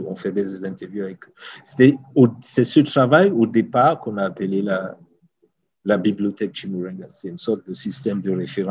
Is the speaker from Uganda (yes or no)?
yes; Uganda; moi, je viens d'Ouganda